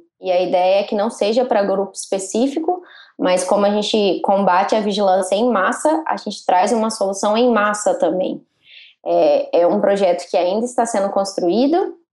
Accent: Minas Gerais, Brazil; accent: southern Minas Gerais; Na Universidade Federal de Alfenas, no sul de Minas. Também, então tenho sotaque um pouco do sul de Minas.

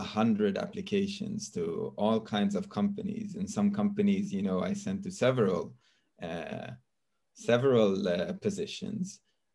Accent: Sweden; also born or lived in Norway / Australia / Scotland / Spain; now in Israel; being someone that moved to Israel from another country. I was born and raised in Sweden. I've lived in all kinds of different countries, in Sweden, in Norway, in Australia. I did my studies in Scotland. I've lived in Spain.

